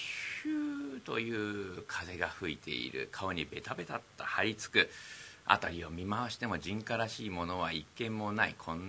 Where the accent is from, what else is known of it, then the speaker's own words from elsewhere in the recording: Hiroshima, Japan; 私なんか広島県出身ですから、雪なんてめったに降ることがございませんでした。